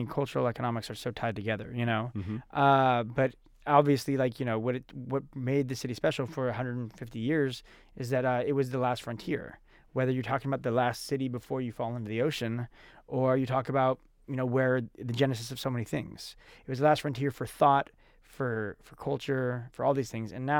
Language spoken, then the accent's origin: English; San Diego, California, United States; somebody from my neighborhood growing up in San Diego came